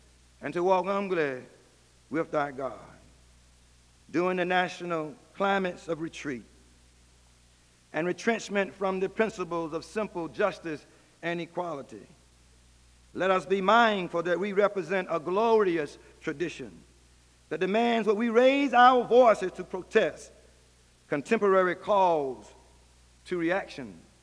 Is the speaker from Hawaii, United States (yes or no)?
no; Raleigh, North Carolina, United States; I can remember as a child, growing up in the West Raleigh community, it seems to me that I was the smallest child in the group.